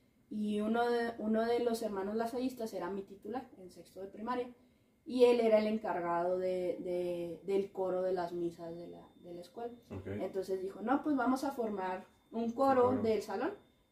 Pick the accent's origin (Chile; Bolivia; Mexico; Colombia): Mexico; Durango; born there; now in Chihuahua, Mexico; mi familia vivimos en Chihuahua, pero mi mamá es de Durango, entonces nosotros normalmente, bueno, todos nacimos allá en Durango, mis hermanos y yo. Entonces en vacaciones siempre nos íbamos en Durango.